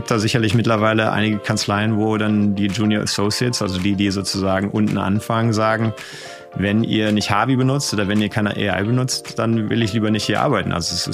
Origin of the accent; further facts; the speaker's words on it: Cologne, North Rhine-Westphalia, Germany; moved away as an adult; also born or lived in Bremen; now in United States; Ich bin in Köln aufgewachsen, kölsche Jung. Habe da im Prinzip meine ganze Jugend verbracht.